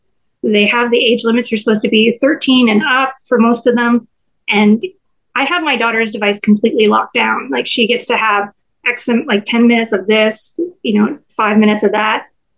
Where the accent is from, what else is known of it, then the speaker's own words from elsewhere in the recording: Canada; I'm Canadian. I didn't come from Silicon Valley